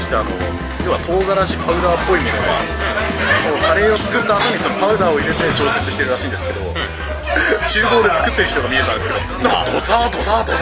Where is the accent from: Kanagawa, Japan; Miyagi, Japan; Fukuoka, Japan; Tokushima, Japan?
Kanagawa, Japan; Yokohama; 東京近辺はあんま自分横浜っ子なんでやっぱ横浜ばっかに固まっちゃうんで